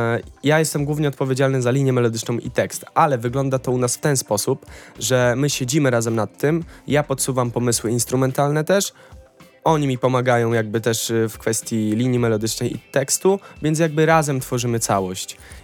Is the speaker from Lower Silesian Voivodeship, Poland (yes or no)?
no; Krynica-Zdrój, Lesser Poland, Poland; Ja pochodzę z południowej części Polski, z okolic Krynicy Zdrój, Krynicy Górskiej, więc tak naprawdę ja jestem... Tak, skrajnie z dołu, że tak powiem.